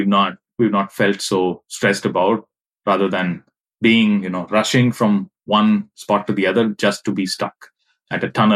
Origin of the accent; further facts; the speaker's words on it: Mumbai, Maharashtra, India; I grew up in Mumbai.